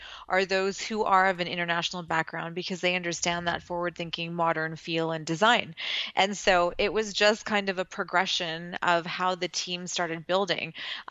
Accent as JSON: {"language": "English", "country": "India", "said": "and obviously I'm Indian as well."}